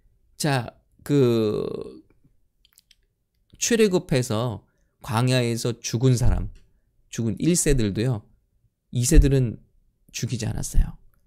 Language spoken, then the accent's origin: Korean; South Korea; moved away; 저는 깡촌에서 자랐고요. 정말 아무것도 그 기대와 소망이 없는 그런 지역에서 자랐는데, 제가 오늘 여러분 앞에 이렇게 있습니다.